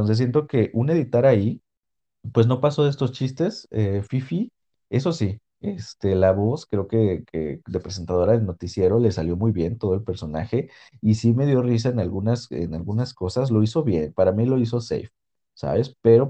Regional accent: Mexico; fue cuando yo conocí como mexicano a la Veneno

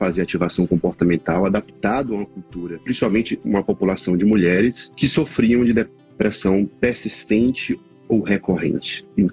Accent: Guanambi, Bahia, Brazil; eu sou psicólogo, sou do interior da Bahia, de Guanambi.

